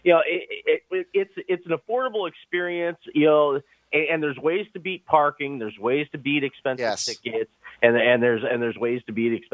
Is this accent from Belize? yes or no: no; Cleveland, Ohio, United States; Look, I come from Cleveland